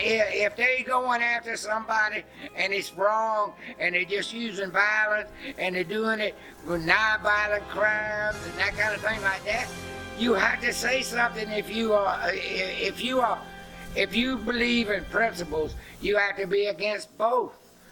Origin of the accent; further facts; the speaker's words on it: United States; born there; And I was born here in America. I didn't have no choice in that matter.